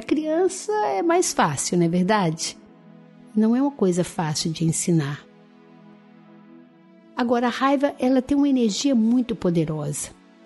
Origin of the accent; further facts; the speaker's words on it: Minas Gerais, Brazil; no meu caso, que sou mineira e gosto muito de começar as coisas no horário